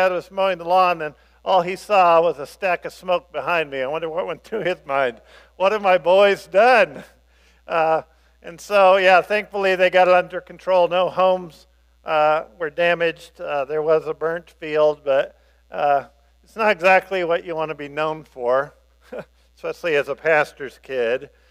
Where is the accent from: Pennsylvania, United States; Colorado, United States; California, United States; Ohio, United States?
Colorado, United States; Grand Junction; But I remember growing up in Grand Junction in the 1980s.